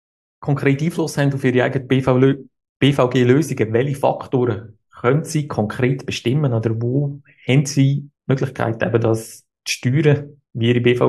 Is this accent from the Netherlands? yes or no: no; Switzerland; Ja, bei uns in der Schweiz ist ja die zweite Säule